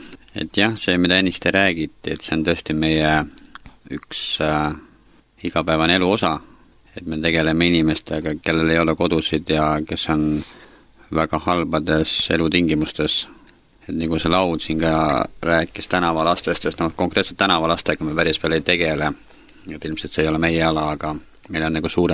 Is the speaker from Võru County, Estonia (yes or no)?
yes; Võru, Võru County, Estonia; ma olen Võrust pärit kuskilt kaugelt Eestima otsast